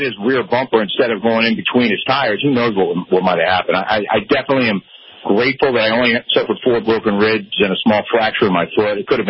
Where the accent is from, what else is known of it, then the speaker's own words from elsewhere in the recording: East Coast, United States; And even though I grew up on the East Coast and drove in rain all the time